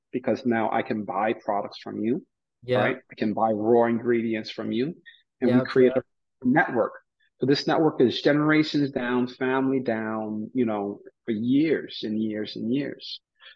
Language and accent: English; Haiti; I grew up in Haiti, and the way things work in Haiti